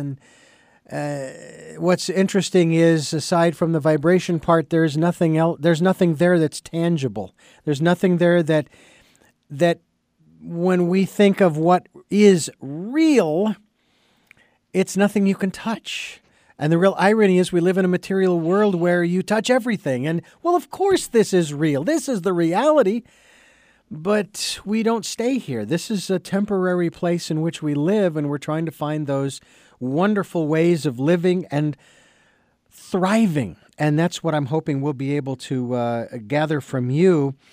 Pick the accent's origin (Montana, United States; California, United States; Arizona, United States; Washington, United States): Arizona, United States; Phoenix; born there; I was born legally blind and I was born in Phoenix. And so that made me a Phoenician blind.